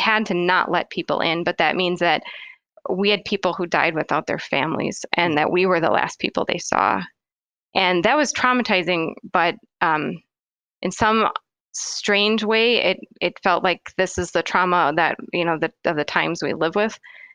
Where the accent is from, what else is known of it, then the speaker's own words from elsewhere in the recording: United States; But when I frame my thinking as an American, I think there's some pivotal things that, you know, were well before my time.